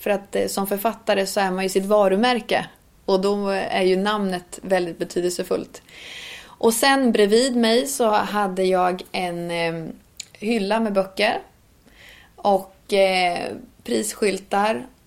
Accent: Östergötland, Sweden; accent: Östergötland dialect; Men när jag pratar med min mamma och pappa i telefon, då kommer östgötskan in ganska rejält.

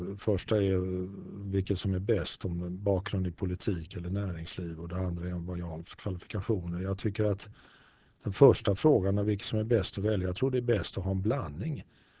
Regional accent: Stockholm, Stockholm County, Sweden; jag är född i Stockholm. Bodde mina 10 första år i Stockholm och uppenbarligen så är det så att språket formas under de här 10 första åren.

